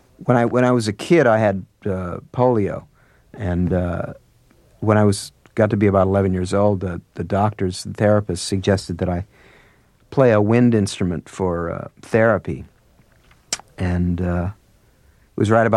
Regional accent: St. Louis, Missouri, United States; And there was some blues … because I grew up in St. Louis, and so a lot of that music was being played on the radio.

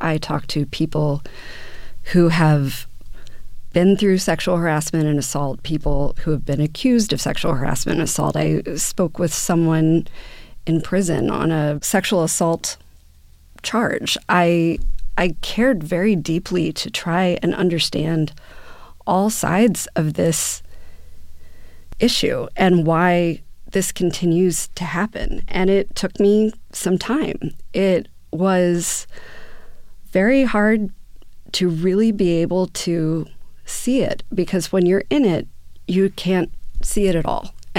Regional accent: St. Louis, Missouri, United States; I grew up in St. Louis, and when today would come on and you heard that opening music, it felt like you were transported to the center of the world where everything was happening.

